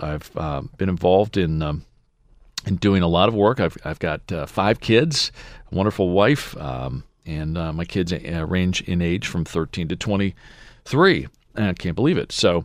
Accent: Potomac, Maryland, United States; I grew up in Potomac, Maryland. I went to Cold Spring Elementary School.

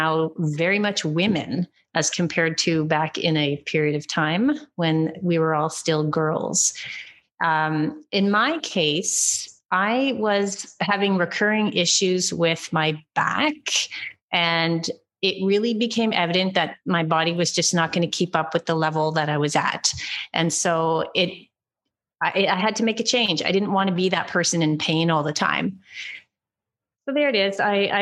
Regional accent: Montreal, Quebec, Canada; Born and raised in Montreal, as a matter of fact.

